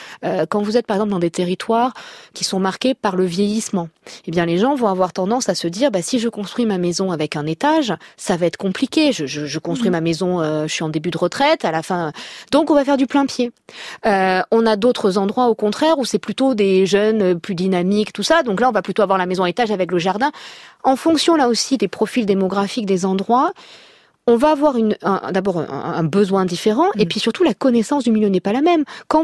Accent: south of France, France; also born or lived in Paris; Moi, je viens du sud de la France, on ne sort pas quand il y a un orage.

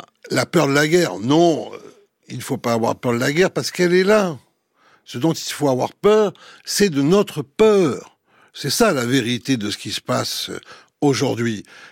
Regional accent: France; En tant que Français, en tant que Européen

